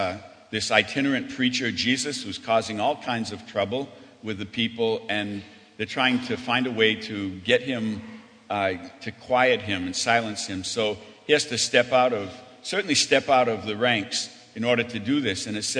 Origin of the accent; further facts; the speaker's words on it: Maine, United States; takes place in a prison in Maine, in my home state, but I've never been inside that prison.